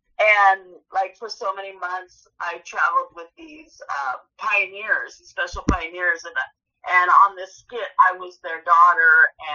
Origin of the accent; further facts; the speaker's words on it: San Jose, California, United States; I was raised in San Jose, and we took a field trip to San Francisco Museum